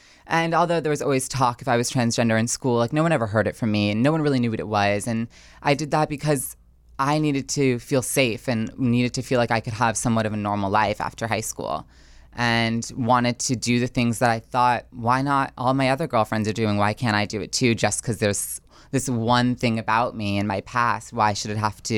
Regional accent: New Jersey, United States; I grew up in a wonderful town in northern New Jersey

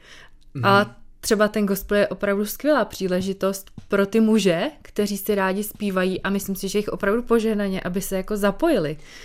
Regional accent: South Bohemian Region, Czechia; když jsem se vracela z Prahy zpátky sem na jih Čech, odkud pocházím

